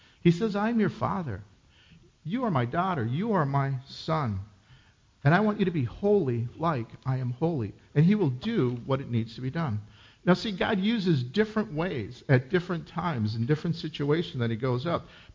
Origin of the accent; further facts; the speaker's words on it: Minnesota, United States; I grew up in Minnesota, so this is like, I can picture everything.